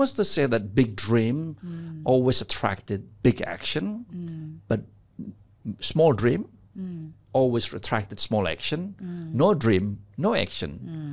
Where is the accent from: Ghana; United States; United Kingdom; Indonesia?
Indonesia; Pangkalan Bun, Central Kalimantan; accent: Javanese; now in Sydney, Australia; Tapi I still love my Javanese accent. I still remember my Pangkalan Bun accent, bujur-bujur gitu kan.